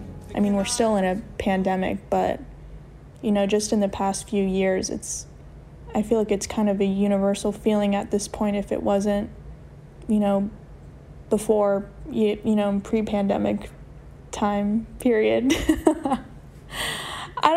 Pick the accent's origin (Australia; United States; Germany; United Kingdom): United States; Houston, Texas; I'm from Houston, Texas, and I've been a longtime listener to Sound Opinions via Spotify for I think about 4 or 5 years now.